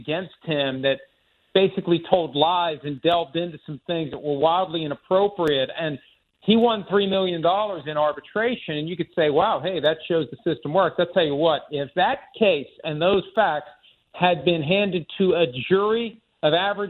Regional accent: Wisconsin, United States; now in Pittsburgh, United States; even though I live in Pittsburgh and I grew up in Wisconsin

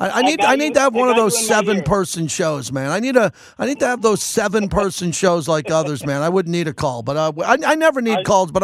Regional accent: Long Island, New York, United States; You know, growing up in Long Island, New York, you know, I graduated. I became a stockbroker.

